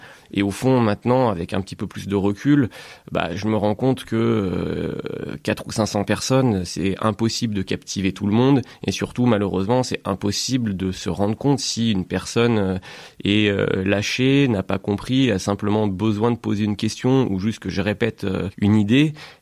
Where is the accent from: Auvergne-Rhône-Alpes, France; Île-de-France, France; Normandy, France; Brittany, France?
Auvergne-Rhône-Alpes, France; j'ai grandi personnellement en Isère, du côté de Grenoble.